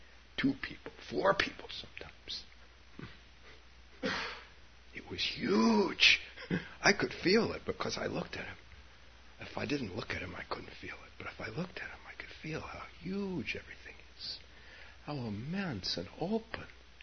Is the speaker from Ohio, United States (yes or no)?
no; Palo Alto, California, United States; I talked to Palo Alto Times person. This was my small town. It's not a small town anymore, but when I was a boy, it was.